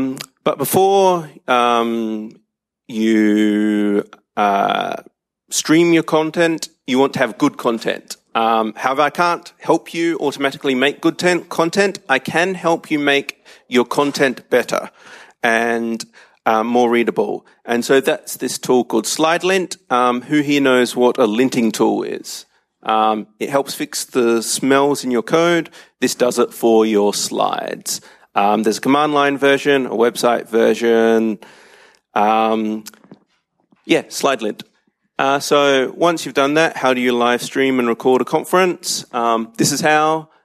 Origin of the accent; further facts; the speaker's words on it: Australia; I'm from Australia, which is why I can only speak English.